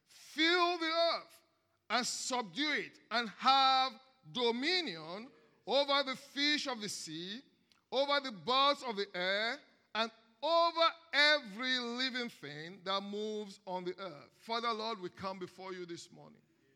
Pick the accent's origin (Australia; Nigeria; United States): Nigeria; accent: Nigerian Hausa; Now, I hope you're not having problem hearing my Nigerian Hausa accent.